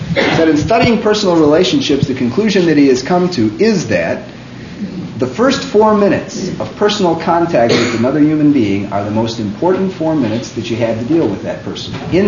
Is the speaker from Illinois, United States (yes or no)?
yes; Chicago, Illinois, United States; I have always been, and it is a trademark of what I grew up with in Chicago, of being a sarcastic blankety blank